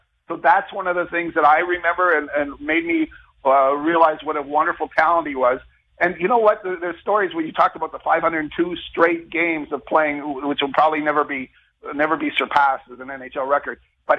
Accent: Humboldt, Saskatchewan, Canada; reminiscing about Saskatchewan growing up in Humboldt.

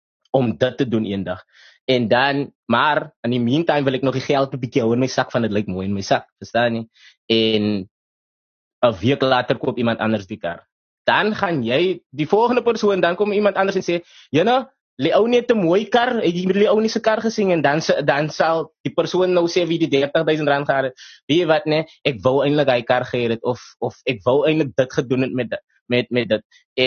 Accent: Port Elizabeth, Eastern Cape, South Africa; ons is van PE

